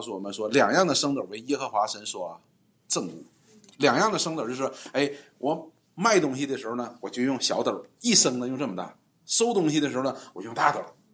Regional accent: China; 像我们中国人每年到时间就过春节

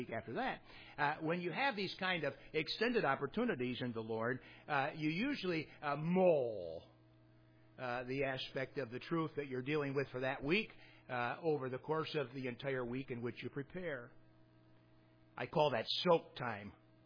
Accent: Michigan, United States; because I'm an American, because I'm a Michigander, because I'm the son of a tool and die maker

